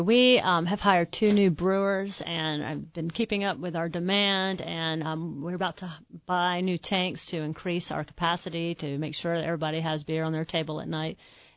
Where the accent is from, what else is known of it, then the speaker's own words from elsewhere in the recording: Farmville, North Carolina, United States; We are from Farmville